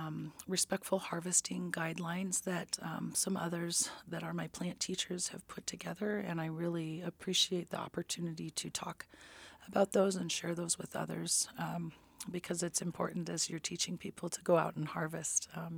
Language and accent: English; Ketchikan, Alaska, United States; I'm Simshian from the Eagle Clan. I'm originally from Ketchikan.